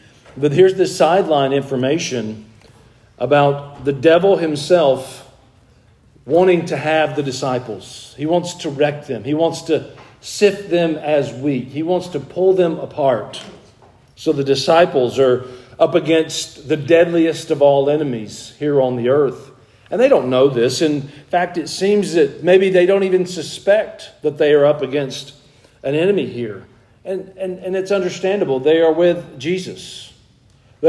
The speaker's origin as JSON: {"language": "English", "region": "the South", "country": "United States", "said": "I'm a boy from the South."}